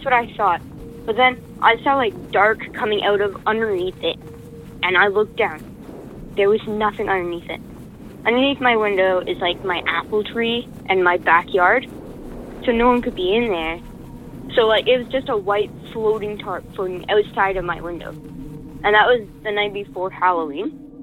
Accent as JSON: {"language": "English", "country": "Canada", "said": "from Canada"}